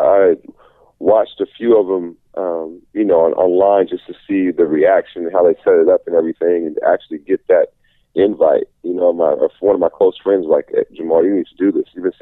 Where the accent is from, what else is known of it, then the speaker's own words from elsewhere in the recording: Seattle, Washington, United States; I've always been a Sonics fan. Growing up in Seattle, I try to support all the sports.